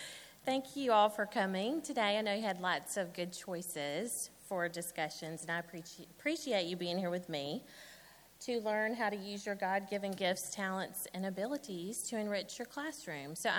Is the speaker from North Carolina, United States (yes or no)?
no; Fairhope, Alabama, United States; I am from Fairhope, Alabama, which is a little town on the shores of Mobile Bay.